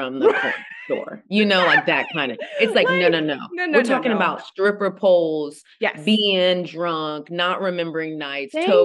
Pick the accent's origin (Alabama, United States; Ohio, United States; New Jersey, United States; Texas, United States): Texas, United States; now in Atlanta, United States; First important thing is I'm from Texas, best state in the world.